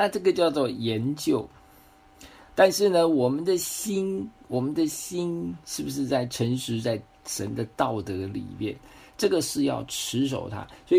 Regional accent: China; 我们中国人最会玩这一套了哈。

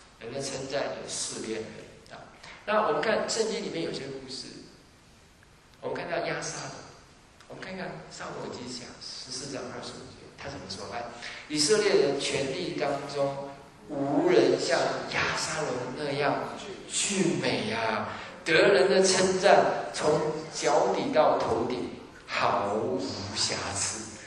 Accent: China; 我们中国人就喜欢用比较负面的去鼓励他

